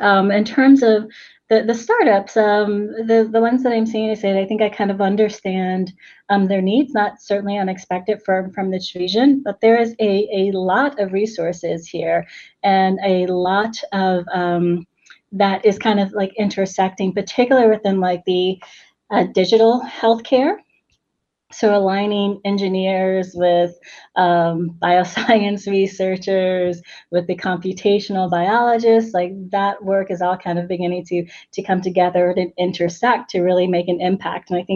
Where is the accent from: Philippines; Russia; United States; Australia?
United States; Louisville, Kentucky; accent: drawl; I was grew up in Kentucky, so Louisville, Kentucky, and you know, maybe a few of you will pick up on my accent, my little drawl that still comes throug